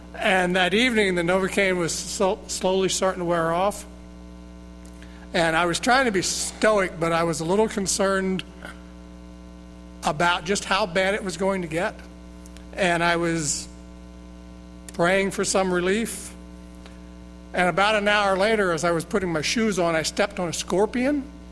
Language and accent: English; Danville, United States; I'm a Methodist from Danville.